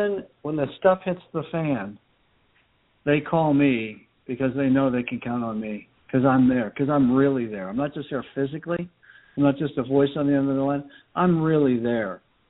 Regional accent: Erie, Pennsylvania, United States; I grew up in Erie, Pennsylvania, a blue-collar town. I grew up to a blue-collar family who was abusive by nature.

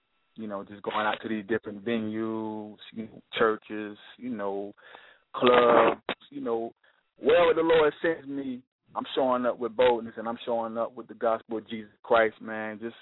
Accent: Jacksonville, Florida, United States; I was born and raised here in Jacksonville, Florida.

